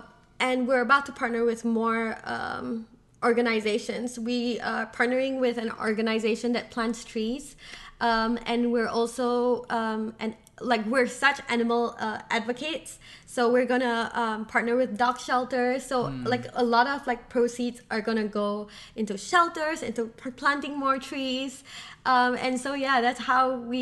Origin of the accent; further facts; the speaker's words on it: Singapore; I came from Singapore, so the majority of people there were Chinese. Mm-hmm. And they're the majority. They're like 70%. My race is only like 2%.